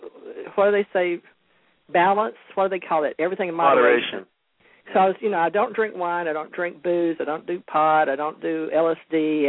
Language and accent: English; the South, United States; And I'm from the South. I love my humor.